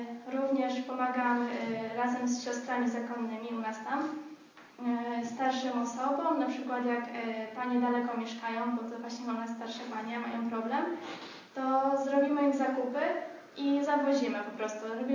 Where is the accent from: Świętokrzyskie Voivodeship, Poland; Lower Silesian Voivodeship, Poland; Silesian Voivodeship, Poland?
Świętokrzyskie Voivodeship, Poland; Kopelany; Pochodzę z małej wsi Kopelany, to jest Świętokrzyskiem. Mam 2 starszych braci, mamę i tatę, wiadomo. Studiuję na 2 roku pedagogiki wczesnoszkolnej i przedszkolnej.